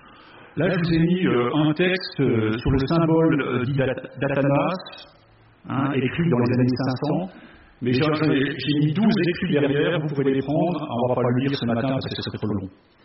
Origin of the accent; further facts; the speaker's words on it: Nancy, Grand Est, France; Et moi, je viens de Nancy.